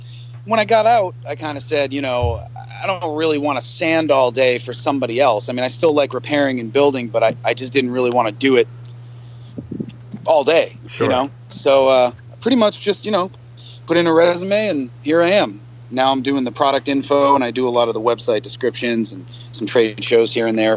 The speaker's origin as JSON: {"language": "English", "town": "Boston", "region": "Massachusetts", "country": "United States", "moved": "as an adult", "said": "Well, I'm originally from the Boston area. I lived there till I was about 30."}